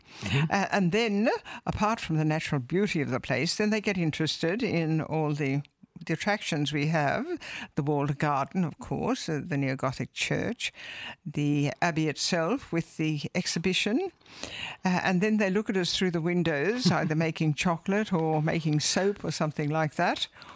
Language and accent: English; Australia; moved away; I am Australian, yes. Well, I have now dual nationality, which is wonderful, two wonderful countries. And I came here in 2002 from Australia.